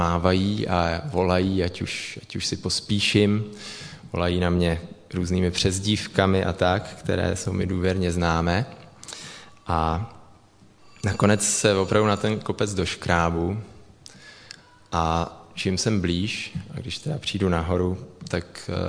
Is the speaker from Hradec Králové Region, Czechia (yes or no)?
no; Prague, Czechia; přestože jsem studený Pražák